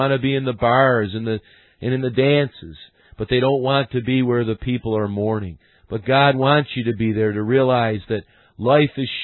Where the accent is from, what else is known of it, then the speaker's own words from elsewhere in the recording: Syracuse, New York, United States; When I grew up in Syracuse